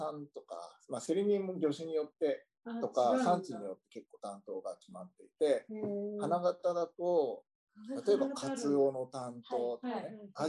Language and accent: Japanese; Tokyo, Japan; まず自分が、まあ、東京で生まれ育った自分